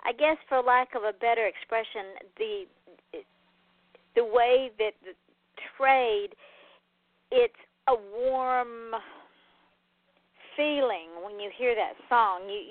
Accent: the South, United States; but I understand the brutal honesty because I'm from the South and we're brutally honest, but we do it with a bless your heart and a smile.

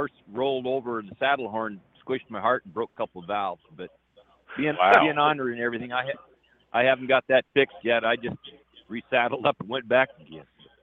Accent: Oregon, United States; Well, I was born and raised in Oregon. I'm a fifth-generation packer, and about nine generations earlier than that, our relatives came over from Germany

